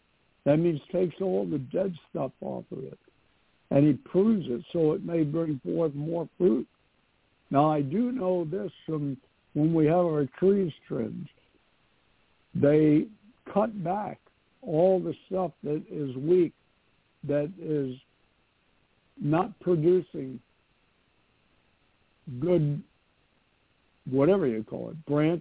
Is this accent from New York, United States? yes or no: yes; New York City, New York, United States; moved away as an adult; I am from New York City. I moved here when I was 23.